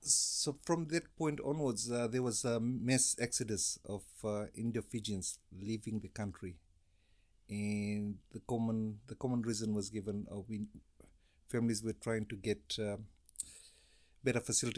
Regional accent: Suva, Central Division, Fiji; Fiji, so I was raised in Suva, which is the capital of Fiji.

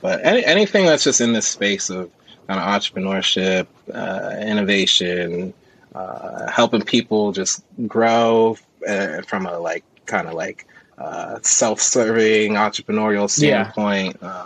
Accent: San Luis Obispo, California, United States; But, you know, growing up in San Luis Obispo, I do have some country in me.

